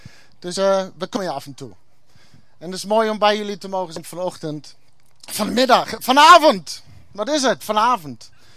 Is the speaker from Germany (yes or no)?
yes; Germany; Dutch is a second language; now in Netherlands; Ik kom oorspronkelijk uit Duitsland, maar dat heb je waarschijnlijk al gehoord.